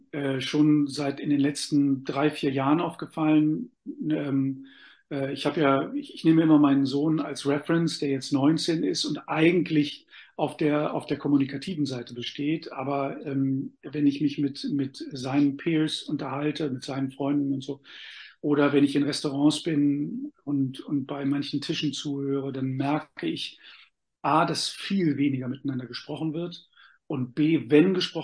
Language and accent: German; Northern Germany, Germany; dass ich Norddeutscher bin. Norddeutschen zu begeistern ist ohnehin sehr schwer, aber ich komme aus dem Süden von Norddeutschland